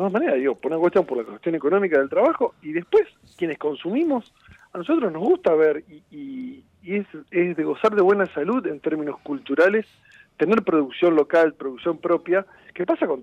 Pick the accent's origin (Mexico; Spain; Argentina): Argentina; lo que habla es lo que somos como argentinos